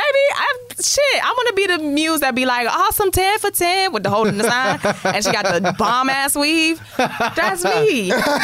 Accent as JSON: {"language": "English", "town": "Atlanta", "region": "Georgia", "country": "United States", "said": "I'm from Atlanta, honey."}